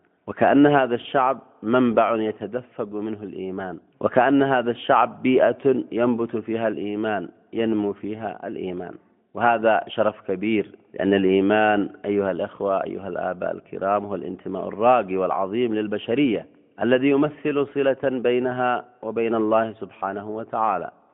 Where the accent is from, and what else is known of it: Yemen